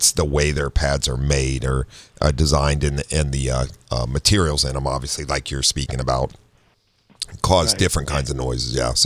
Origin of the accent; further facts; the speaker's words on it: Midwest, United States; especially I grew up in the Midwest. That was very common, you know.